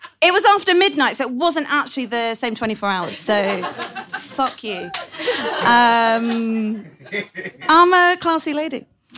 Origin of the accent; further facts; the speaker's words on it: London, United Kingdom; So I'm from London.